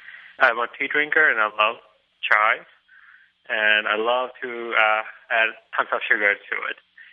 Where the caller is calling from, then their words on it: Buffalo, New York, United States; Hi, Zorba. … I'm from Buffalo, New York.